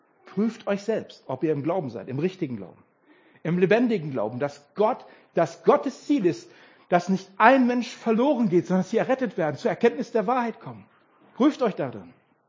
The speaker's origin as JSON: {"language": "German", "region": "North Rhine-Westphalia", "country": "Germany", "said": "Oder im Ruhrpott, wo ich herkomme."}